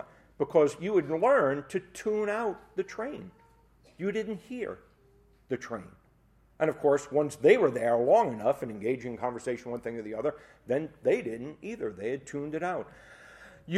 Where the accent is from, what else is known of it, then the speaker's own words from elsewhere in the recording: New York City, New York, United States; I grew up in the Bronx, not far from the 4 train, which in the Bronx is an elevated train.